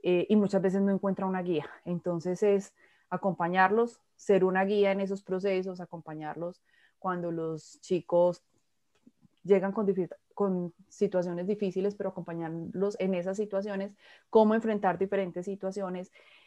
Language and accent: Spanish; Colombia; born there; Yo nací en Colombia y vivo actualmente en Colombia.